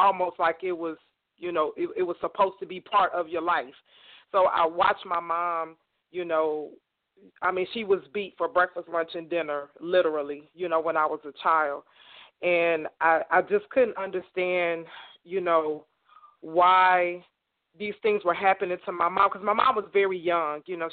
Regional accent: Gary, Indiana, United States; born there; also born or lived in Texas, United States; I'm originally from Gary, Indiana. That's where I was born. And then my parents moved to Texas in 1980.

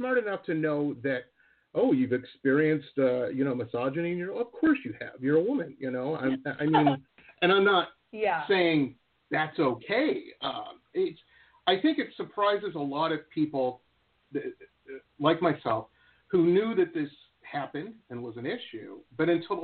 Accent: Detroit, Michigan, United States; Well, like I said, I grew up in Detroit, with the whole racism thing.

